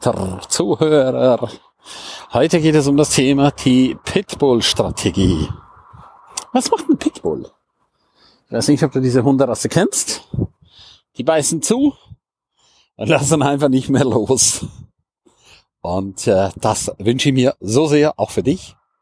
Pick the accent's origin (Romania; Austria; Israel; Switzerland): Switzerland; St. Moritz, Graubünden; Strahlend blauer Himmel, wie in meiner Heimat St. Moritz.